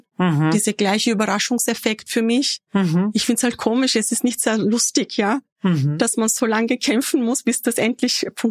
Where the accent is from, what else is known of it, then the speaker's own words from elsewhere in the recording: Tunceli Province, Turkey; Ich sag, dass ich aus Dersim komme.